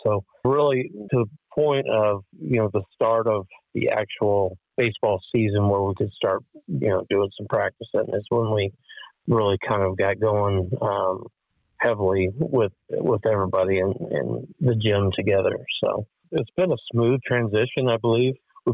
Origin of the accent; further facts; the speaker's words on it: Indiana, United States; now in Ohio, United States; Well, I'm from Indiana, and I came to Ohio to take a wrestling job at Defiance College.